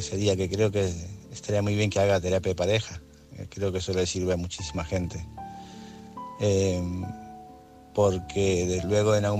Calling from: Barcelona, Catalonia, Spain; corresponsal de Barcelona. Aquí estoy nuevamente.

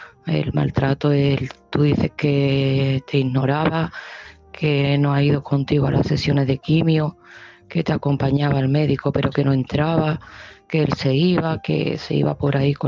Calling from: Seville, Andalusia, Spain; de Sevilla

